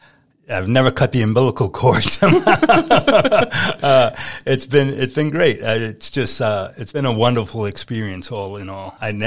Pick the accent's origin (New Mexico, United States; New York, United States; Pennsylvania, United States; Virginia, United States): New York, United States; I grew up in New York, in the Bronx.